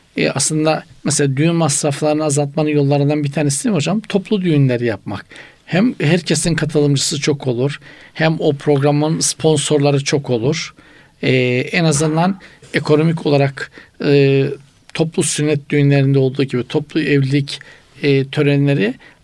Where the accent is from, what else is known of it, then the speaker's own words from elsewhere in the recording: Black Sea Region, Turkey; Bizim Karadeniz eskiden çok yaygındı hocam.